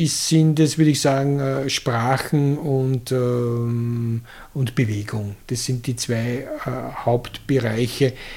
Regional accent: Krems, Lower Austria, Austria; born there; ich bin Historiker, habe meine Doktorarbeit geschrieben, also ich bin in Krems geboren

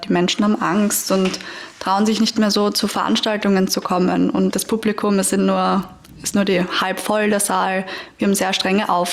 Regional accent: Vienna, Austria; als Wienerin

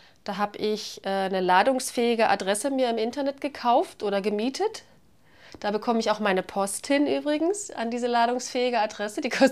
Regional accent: Germany; ich bin ja nun schon fast 50, das heißt, ich bin in der DDR noch geboren, in dem Land, das es nicht mehr gibt. Bin dort mit meiner Familie relativ behütet in einer Kleinstadt aufgewachsen.

